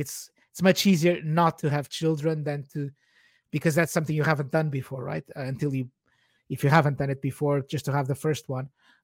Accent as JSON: {"language": "English", "country": "Portugal", "second_language": "English", "moved": "yes", "lives_now": "United Kingdom", "said": "I'm originally from Portugal. I've been living in the UK for 17 years now, so I'm kind of culturally almost fully anglicized by now"}